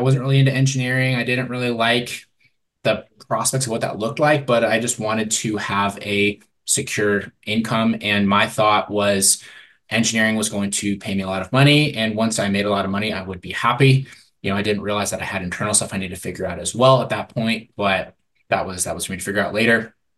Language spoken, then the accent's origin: English; Bozeman, Montana, United States; So I grew up out in Bozeman, Montana, back before it was the Bozeman that was made famous by Yellowstone and Big Sky